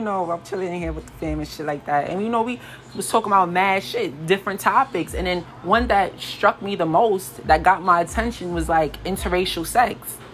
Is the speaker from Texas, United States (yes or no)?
no; Flatbush, New York, United States; I grew up in a predominantly black neighborhood. I grew up in Flatbush, so I'm not used to nothing gentrified.